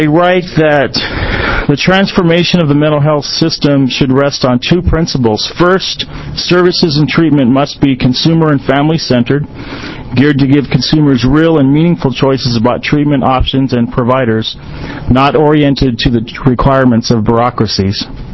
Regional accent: Denver, Colorado, United States; When I was growing up in Denver, Colorado, my track coach would get us in the back of his truck and take us to Ruby Hill

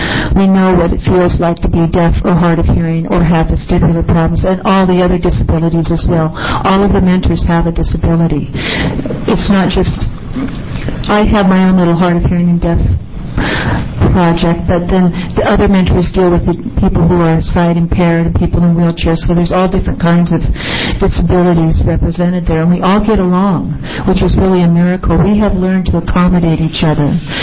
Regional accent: Corvallis, Oregon, United States; also born or lived in South America; I'm a born and bred Oregonian. I was born in Corvallis. Later raised in South America.

